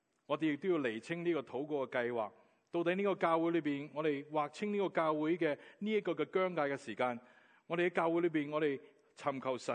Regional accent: Hong Kong; 身为一个香港人之中嘅香港人咧，我哋觉得对自己好骄傲。

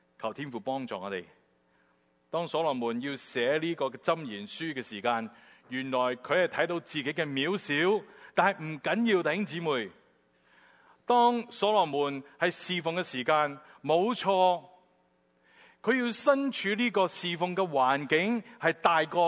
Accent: Guangdong, China; 好像我们广东人说

